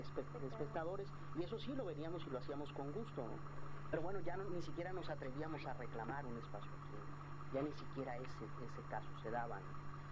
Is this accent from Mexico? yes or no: yes; Baja California, Mexico; Nosotros no somos raza, no somos chicanos, no somos pochos, no somos nada de eso. Nosotros somos mexicanos que vivimos en Baja California.